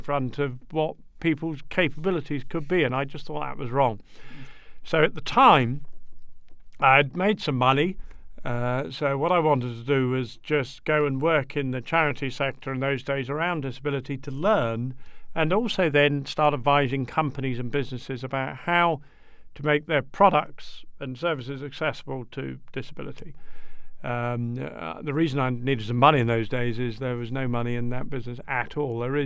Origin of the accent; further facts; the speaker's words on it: Kenya; My mother was an Irish lass, and she went out there as a nurse. They met, and I grew up in Kenya.